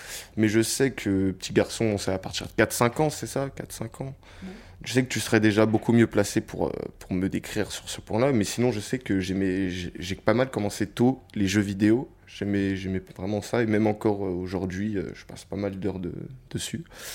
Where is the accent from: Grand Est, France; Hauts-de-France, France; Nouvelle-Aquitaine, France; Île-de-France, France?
Île-de-France, France; Paris; je viens de Paris et voilà, je suis un Parisien. Depuis que je suis né, j'habite dans le même appartement à Paris.